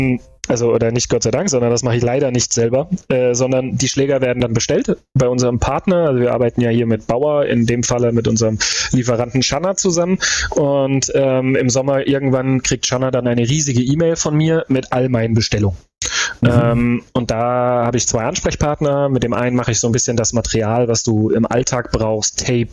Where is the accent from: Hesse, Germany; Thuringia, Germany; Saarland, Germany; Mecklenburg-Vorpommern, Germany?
Hesse, Germany; Ich bin halt in Hessen groß geworden, Kinder.